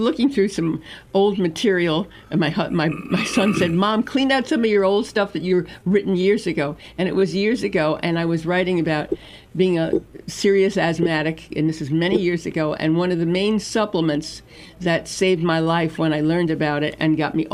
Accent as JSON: {"language": "English", "town": "Brooklyn", "region": "New York", "country": "United States", "said": "I'm from Brooklyn, and the Brooklyn Dodgers were it for us."}